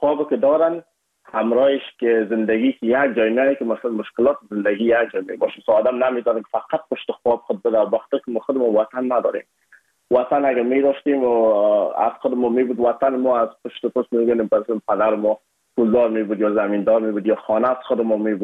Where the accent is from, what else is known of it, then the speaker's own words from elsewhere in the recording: Afghanistan; ما از افغانستان هستیم یک کمک لهجه ما فرق داشت